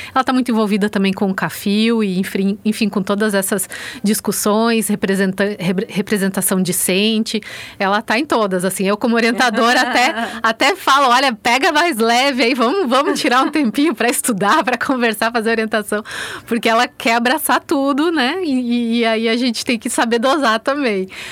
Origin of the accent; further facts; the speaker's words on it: Rio Grande do Sul, Brazil; como vocês podem ter notado pelo meu sotaque, né, eu não sou daqui, não sou alagoana, eu sou gaúcha, né, então a minha formação foi lá no Rio Grande do Sul, na minha graduação e no meu mestrado em filosofia, e o meu doutorado eu fiz no exterior, né, na França.